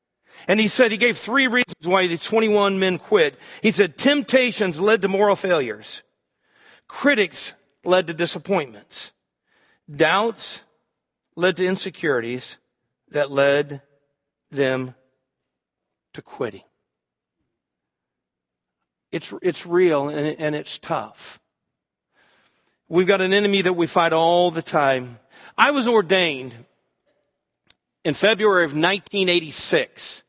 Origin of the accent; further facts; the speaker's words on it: St. Louis, Missouri, United States; We knew it was a little city that was west of St. Louis County, and I grew up in St. Louis, but I hadn't been there for years because I'd been pastoring.